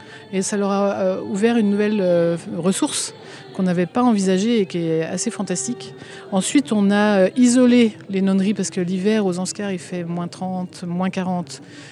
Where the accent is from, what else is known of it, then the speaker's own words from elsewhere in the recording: Saint-Gervais, Auvergne-Rhône-Alpes, France; parce que je suis originaire de Saint-Gervais.